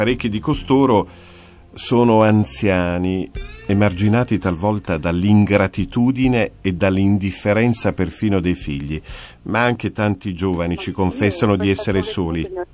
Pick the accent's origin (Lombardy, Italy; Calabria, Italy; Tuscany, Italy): Calabria, Italy; sono calabrese.